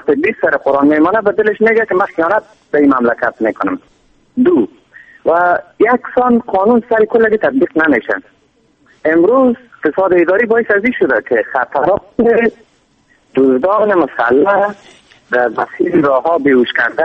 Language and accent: Persian; Afghanistan; born there; در افغانستان به دنیا آمدیم